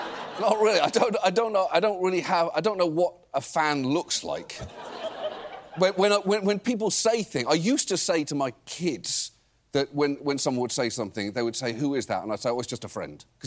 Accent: United States; It probably would be safer for me to go on home, where, as an American, I'm now legally more protected here.

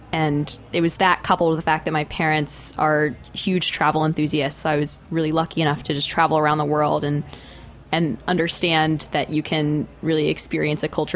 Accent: Dallas, Texas, United States; I'm from Dallas, Texas.

